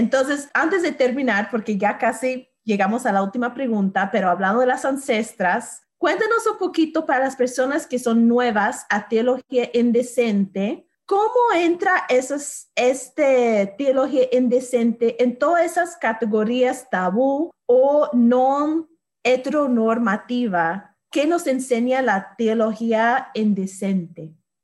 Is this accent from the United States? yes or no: yes; United States; porque yo vengo de los Estados Unidos, entonces un dólar americano vale mucho más que un peso por allá